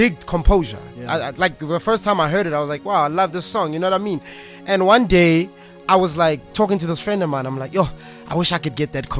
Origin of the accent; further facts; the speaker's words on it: Tembisa, Gauteng, South Africa; also born or lived in Soweto; is a guy from, I was born in Soweto, grew up in Tembisa. I live in Natchrena now.